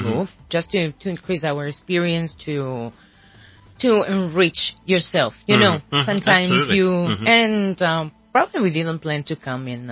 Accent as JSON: {"language": "English", "town": "Florence", "region": "Tuscany", "country": "Italy", "second_language": "English", "said": "I come from Florence."}